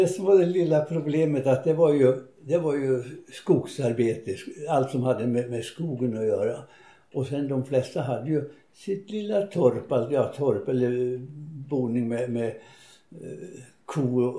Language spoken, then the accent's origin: Swedish; Tyngsjö, Dalarna County, Sweden; Jag kommer från en ort som heter Tyngsjö och hör till Malungs kommun. 50 kilometer söder om Malung är jag uppväxt.